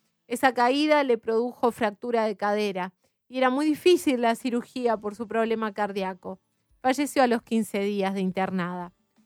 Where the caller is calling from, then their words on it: Andresito, Misiones, Argentina; de Wolfein, Andresito, Misiones, Argentina.